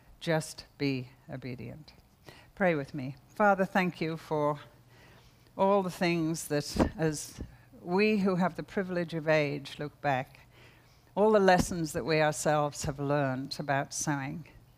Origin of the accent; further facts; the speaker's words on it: United Kingdom; I'm British, I'm very private, I don't like intruding in people's lives.